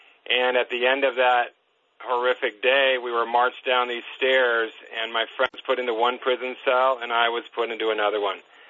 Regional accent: California, United States; Yeah, I grew up in California, and I grew up in a church

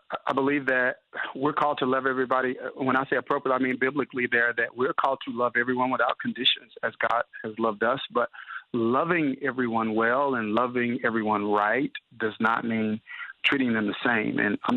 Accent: Kilmichael, Mississippi, United States; I'm from Kilmichael, Mississippi. So that's a small town in Mississippi. I'm sure most people haven't heard of it.

